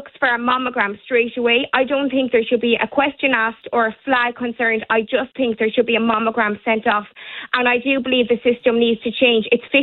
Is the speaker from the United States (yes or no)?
no; Castletroy, Munster, Ireland; I'm from Castletroy myself